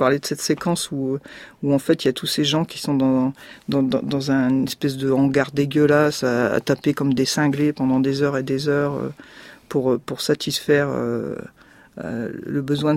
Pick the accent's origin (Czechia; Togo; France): France; Roubaix, Hauts-de-France; moi je suis de Roubaix, mais là-bas c'est pareil